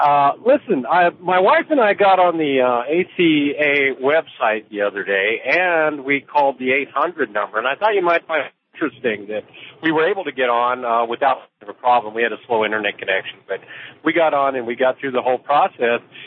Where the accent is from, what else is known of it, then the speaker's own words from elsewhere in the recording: North Carolina, United States; I'm from North Carolina, so I have to go onto the federal.